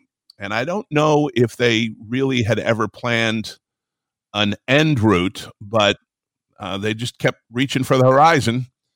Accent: Traverse City, Michigan, United States; And so growing up in Traverse City, we had multiple sailboats and they sailed all of the Great Lakes.

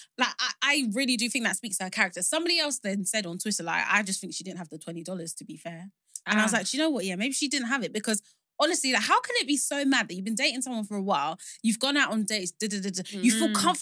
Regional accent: Nigeria; I'm Nigerian as well

